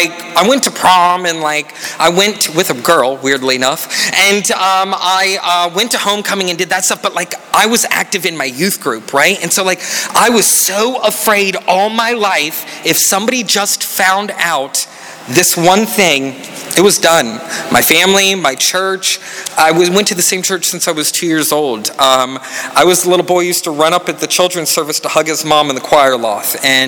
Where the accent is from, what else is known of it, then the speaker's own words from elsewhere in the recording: Tallahassee, Florida, United States; I was born in Tallahassee. I am a rare but true Floridian. I grew up in a very normal home. I had a very religious upbringing.